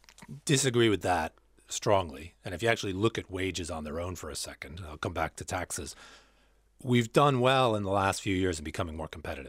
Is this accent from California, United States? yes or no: no; New York, United States; also born or lived in Ireland; I've got Irish roots. The parents are originally from Ireland, but we're all born and bred in New York. And that's home for me.